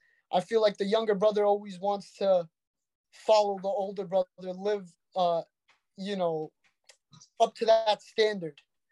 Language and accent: English; Brooklyn, New York, United States; We're from Brooklyn, man.